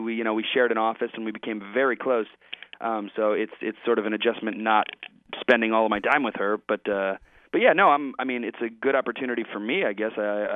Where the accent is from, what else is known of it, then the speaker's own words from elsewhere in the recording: Chicago, Illinois, United States; Yeah, I'm a Chicagoan.